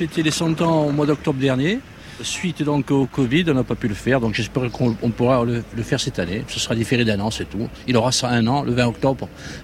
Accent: Corte, Corsica, France; Ah, moi, je suis né à Corté, je vais à Corté depuis toujours et j'espère finir mes jours à Corté

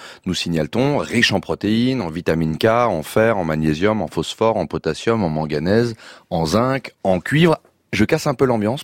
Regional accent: Lyon, Auvergne-Rhône-Alpes, France; Moi, en revanche, en tant que Lyonnais, je risque de faire ma conversion végane

